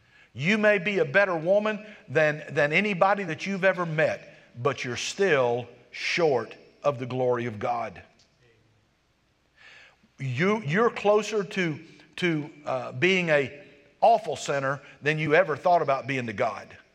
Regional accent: United States; born there; I've had people tell me, well, certainly I'm a Christian. I was born in America.

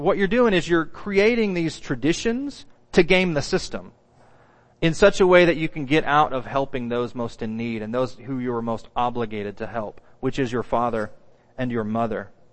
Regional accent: Oklahoma, United States; I grew up in Oklahoma in the buckle of the Bible Belt. So I know exactly what external religion looks like.

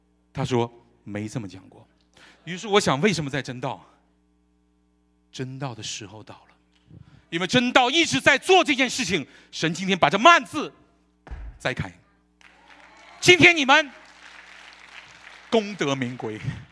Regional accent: China; 我是来自中国的基督徒，我再说一遍，我是来自中国的基督徒。我是基督徒，才是我是中国。

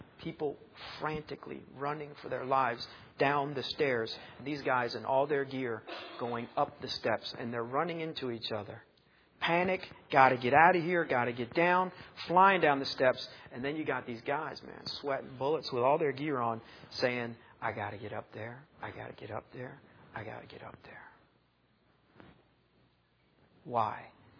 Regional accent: Maryland, United States; we're kind of a New York family, us Italian New Yorkers, even though I grew up in Maryland. All my family's from New York.

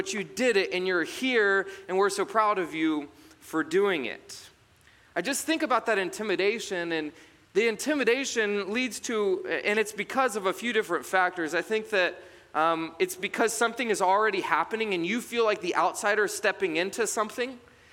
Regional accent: Georgetown, Texas, United States; now in Springfield, United States; I grew up in Texas, north of Austin, in a place called Georgetown, Texas.

